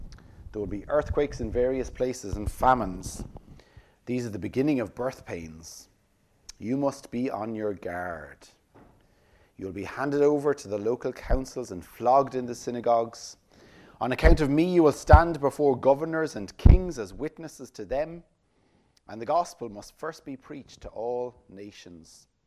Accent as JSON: {"language": "English", "region": "Tipperary", "country": "Ireland", "said": "Some of you know I'm from Tipperary, and in Tipperary we have the Galty Mountains."}